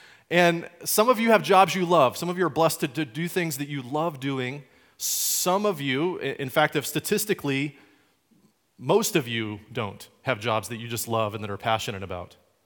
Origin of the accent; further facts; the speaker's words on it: England, United Kingdom; the military base I grew up on in England.